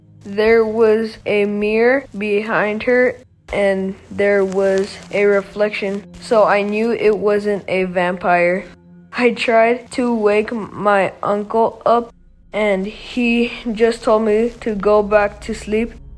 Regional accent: Palmdale, California, United States; I'm from Palmdale, California

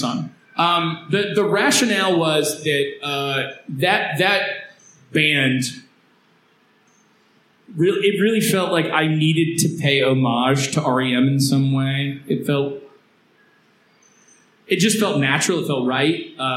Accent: East Lansing, Michigan, United States; I mentioned earlier that I grew up in a college town. I grew up in East Lansing.

